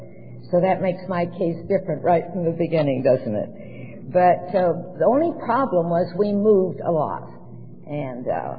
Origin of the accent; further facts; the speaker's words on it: Olympia, Washington, United States; also born or lived in Harlingen, Texas / Missoula, Montana; when I was a teenager growing up in Olympia, Washington, and Harlingen, Texas, and Missoula, Montana.